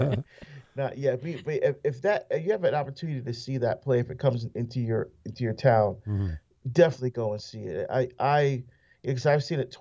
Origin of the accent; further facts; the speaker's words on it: Newark, New Jersey, United States; I grew up in the Archdiocese of Newark in New Jersey.